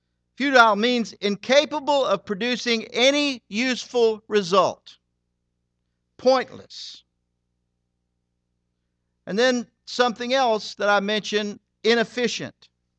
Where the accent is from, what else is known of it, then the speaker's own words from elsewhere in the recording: Birmingham, Alabama, United States; I've lived in this city for a long time. I love my city. I love Birmingham. I grew up on Center Street.